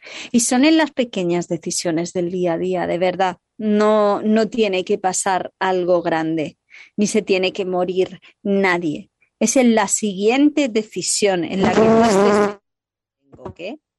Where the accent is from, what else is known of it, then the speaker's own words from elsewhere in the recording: Castile and León, Spain; Matamala a Matapeor, que son dos pueblos en la provincia de Segovia, que decimos, de donde yo vengo